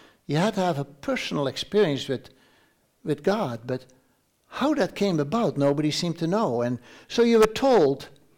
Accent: Stouffville, Ontario, Canada; born there; I was born in Stouffville, Ontario here, to an immigrant family. My parents had just immigrated at the beginning of that year.

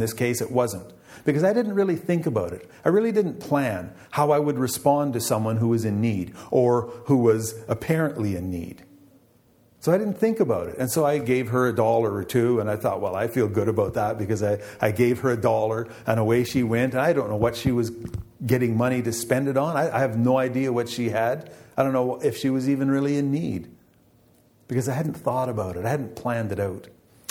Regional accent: Spanish, Ontario, Canada; We're from Spanish. If we hear a siren, it could be somebody we know.

